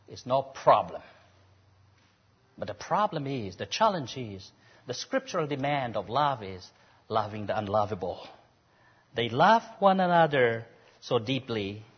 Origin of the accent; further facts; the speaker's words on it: Manipur, India; We are from Manipur, and the tribals are basically Christian, but the tribals hate one another the most.